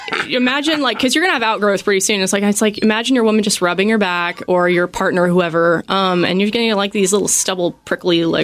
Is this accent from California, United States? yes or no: yes; California, United States; now in Seattle, United States; I'm from California, where this thing would probably, you know, be more of a success. Yet here I come to Seattle